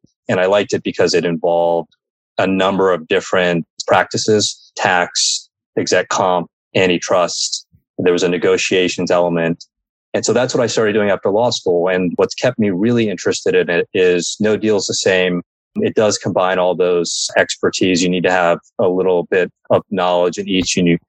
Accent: Texas, United States; So I grew up in Texas and my parents were both physicians.

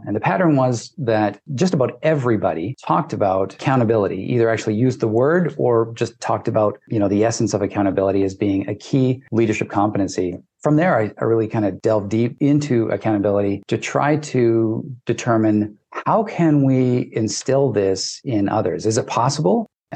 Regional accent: Vancouver, British Columbia, Canada; also born or lived in Idaho / Hawaii / Utah; I grew up in the Vancouver, British Columbia area, and I did my university and schooling down in the States, in Idaho, Hawaii, and Utah.

